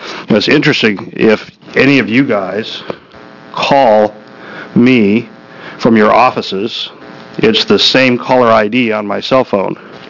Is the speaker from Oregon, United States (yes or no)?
yes; Klamath Falls, Oregon, United States; as a young man growing up in Klamath Falls, I could walk down any city street and a phone booth would ring